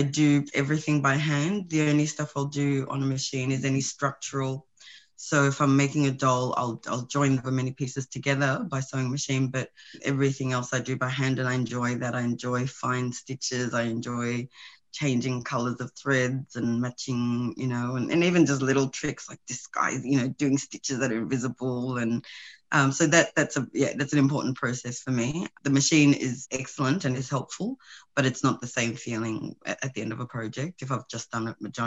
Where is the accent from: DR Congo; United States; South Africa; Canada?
South Africa; born there; first language Sesotho; English is a second language; Okay, so I was born in South Africa and my mother tongue is Sesotho.